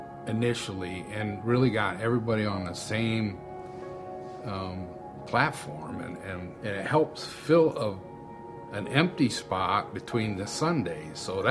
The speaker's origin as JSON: {"language": "English", "town": "Rittman", "region": "Ohio", "country": "United States", "said": "this is my wife, Heather. We are from Rittman, Ohio."}